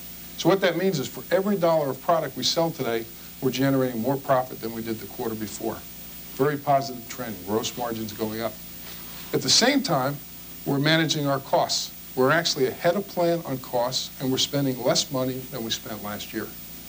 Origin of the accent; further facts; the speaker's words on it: New York City, New York, United States; Some of you may not know that I was actually born and raised in New York City. Now, if I start talking fast, that'll become very apparent. But it's great to be back in my home city and home state.